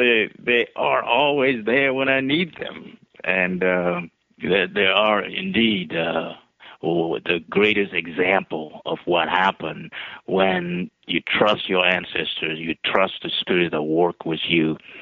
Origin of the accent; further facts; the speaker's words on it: Orlando, Florida, United States; Home is Orlando, yeah.